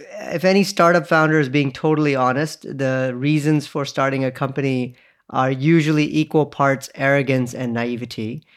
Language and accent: English; Canada; I grew up in Canada, and I loved the job